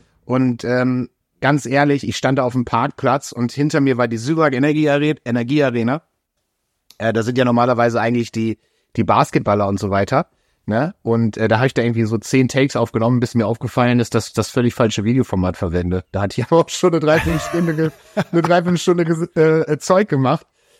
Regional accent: Minden, North Rhine-Westphalia, Germany; ich komme ja aus Ostwestfalen, also aus Minden

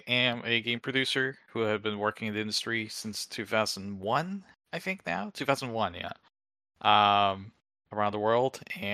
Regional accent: Norway; now in North Carolina, United States; and I'm not from Canada originally. I'm from Norway

